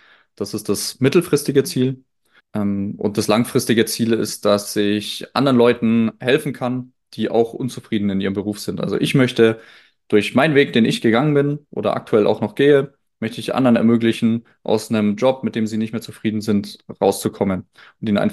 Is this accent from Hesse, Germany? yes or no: no; Landsberg, Bavaria, Germany; Das ist dann so ein kleines Apartment jetzt in meinem Heimatort, weil wir haben hier in Landsberg sehr viel Industrie.